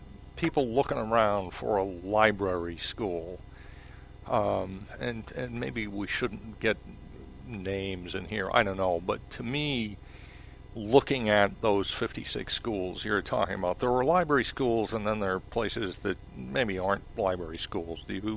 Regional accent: New Mexico, United States; I'm actually from New Mexico, so I take kind of a dim view of Texas.

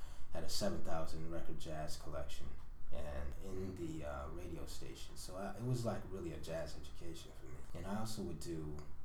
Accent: Detroit, Michigan, United States; I'm interested a little bit in Detroit right now, my hometown.

